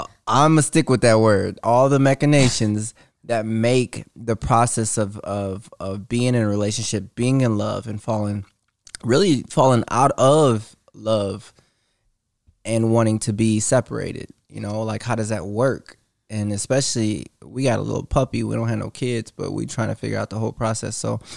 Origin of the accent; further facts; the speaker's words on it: Detroit, Michigan, United States; moved away as an adult; now in Los Angeles, United States; I'm from Detroit originally, from Detroit, Michigan. I moved out here like 3.5 years ago, almost four, right?